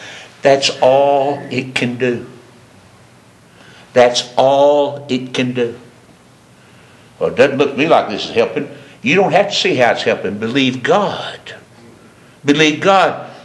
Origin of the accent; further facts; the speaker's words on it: the South, United States; when I was a boy, I was raised in the South, and everywhere we went, from the seventh grade on, we had smoking areas.